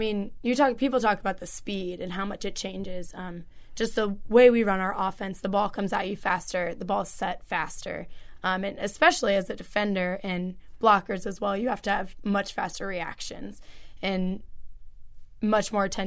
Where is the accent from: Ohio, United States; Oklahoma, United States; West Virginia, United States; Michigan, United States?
Ohio, United States; Cincinnati; I played for a club called Team Z, and I'm from Cincinnati.